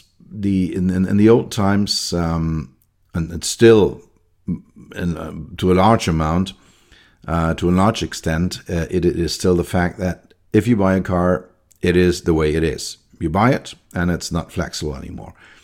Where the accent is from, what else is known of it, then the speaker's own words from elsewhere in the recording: Germany; accent: German; first language German; English is a second language; Because of, I think it somehow feels my German accent and refrains to work, because when I do it in German, it's super easy for me.